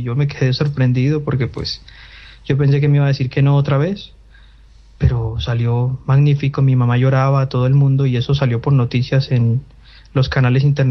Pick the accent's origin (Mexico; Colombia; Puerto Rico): Colombia; Medellín, Antioquia; Yo soy de Medellín, Colombia, tengo 26 años.